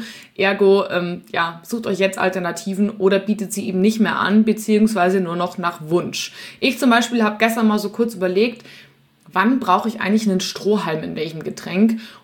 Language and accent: German; Munich, Bavaria, Germany; in meiner Heimatstadt München gibt es das Sendlinger Augustiner.